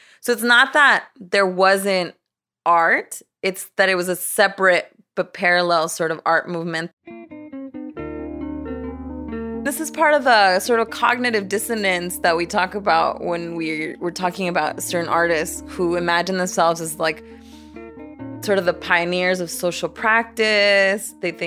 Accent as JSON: {"language": "English", "town": "Los Angeles", "region": "California", "country": "United States", "tie": "born or raised there", "said": "Growing up in Boyle Heights, I felt very privileged to sort"}